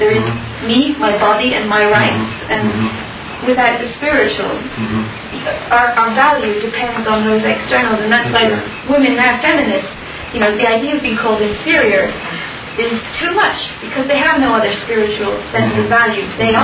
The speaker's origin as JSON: {"language": "English", "country": "Ireland", "said": "Why is it that I don't like Irish jokes? Because I identify so much with being Irish"}